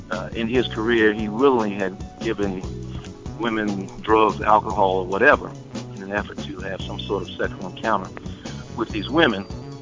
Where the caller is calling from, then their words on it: Temple Hills, Maryland, United States; from Temple Hills.